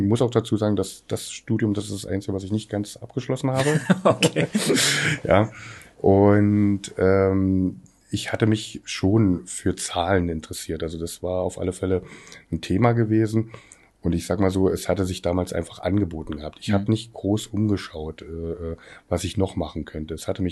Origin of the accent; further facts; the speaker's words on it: Forst, Brandenburg, Germany; Gebürtiger Forster, geboren in Forst.